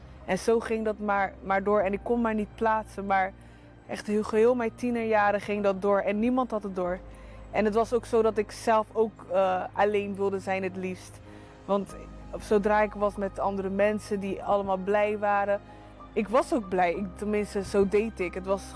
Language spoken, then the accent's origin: Dutch; Rotterdam, South Holland, Netherlands; ik kom uit Rotterdam.